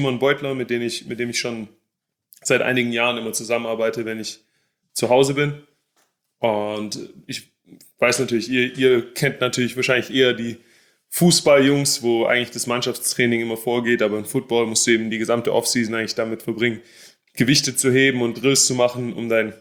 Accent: Stuttgart, Baden-Württemberg, Germany; Ja, ich bin in Stuttgart aufgewachsen

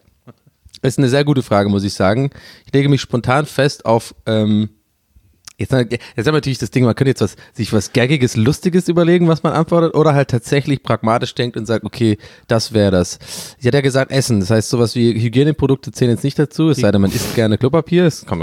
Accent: Ireland; ich bin Ire.

